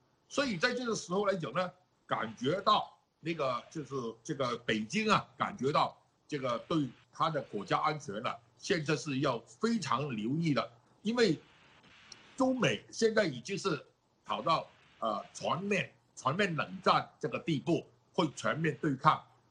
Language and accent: Chinese; Hong Kong; 我们香港人